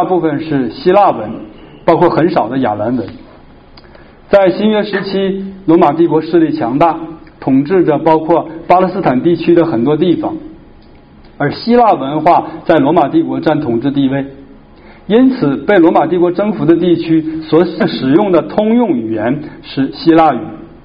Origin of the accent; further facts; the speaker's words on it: Northeast China, China; 就像我们东北人讲话，那很多时候别人听起来就像吵架一样。